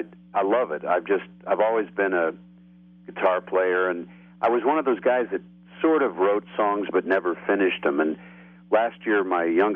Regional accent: Shenango Bridge, New York, United States; I'm a New York State boy myself. I grew up in outside of Binghamton.

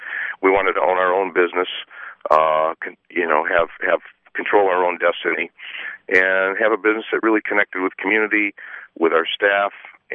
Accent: Lansing, Michigan, United States; also born or lived in California; Well, Denise and I are Michigan natives. Denise is from Portage, and I'm from Lansing, and we graduated MSU in 1980

